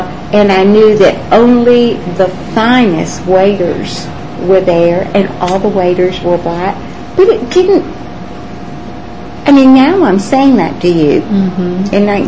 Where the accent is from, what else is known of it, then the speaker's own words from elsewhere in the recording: Savannah, Georgia, United States; In fact, I was so proud of the fact that I was from Savannah. When I had my children, I lived in Appling County. And when I had my children, I made sure that I came back home.